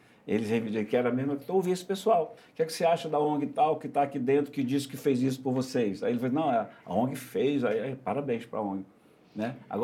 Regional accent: Amazonas, Brazil; Eu, que sou do Amazonas

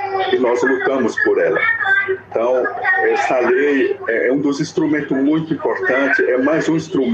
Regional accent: Brazil; nessa persistência de existirmos diferente, mas somos brasileiros.

